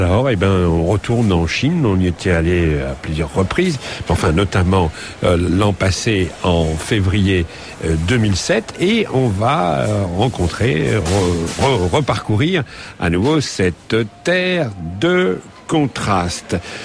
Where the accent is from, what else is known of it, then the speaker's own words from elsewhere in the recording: France; Nous, on est français.